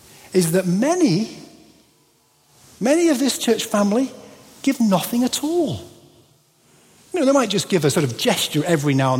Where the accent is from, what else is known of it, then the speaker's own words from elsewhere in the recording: Pontefract, Yorkshire and the Humber, United Kingdom; Now, growing up in Pontefract, it was a mining town